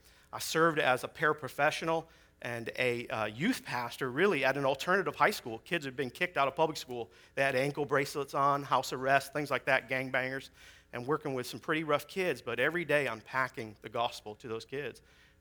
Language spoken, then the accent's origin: English; United States; because I'm a Yankee, right? I'm from the North.